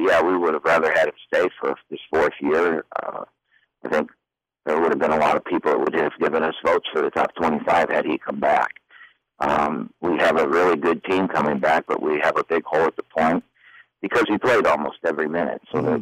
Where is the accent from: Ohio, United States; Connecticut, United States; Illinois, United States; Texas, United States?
Ohio, United States; Well, no, I grew up in Ohio, but my dad played football at Michigan.